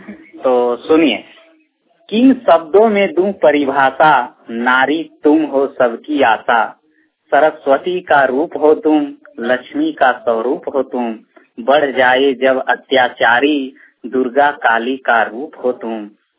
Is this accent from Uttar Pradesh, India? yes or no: no; Fatehpur, Jharkhand, India; मैं बोकारो डिस्ट्रिक्ट के फतेहपुर ग्राम का निवासी हूँ।